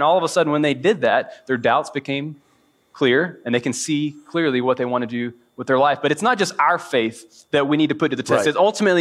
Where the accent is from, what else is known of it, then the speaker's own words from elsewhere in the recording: Georgia, United States; I'm from a Georgia boy.